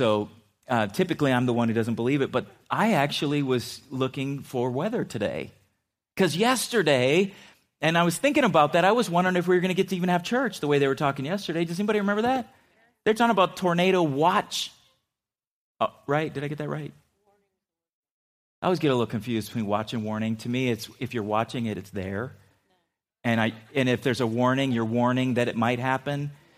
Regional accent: San Diego, California, United States; growing up in San Diego, I tell people, you know, my senior year in high school, I think I wore shorts to school every day

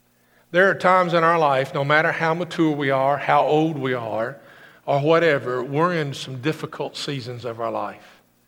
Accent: Summersville, United States; And he goes, you grew up in Greene County? I said, I grew up in Summersville.

